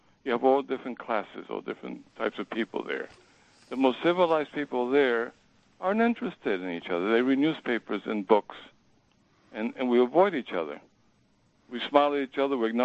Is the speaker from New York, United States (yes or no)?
yes; New York City, New York, United States; I grew up in Harlem.